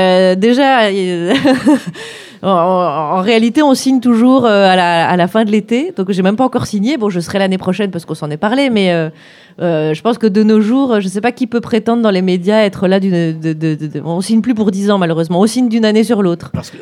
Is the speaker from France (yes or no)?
no; Belgium; Je me suis dit, ben, je suis chez moi, moi, en tant que belge.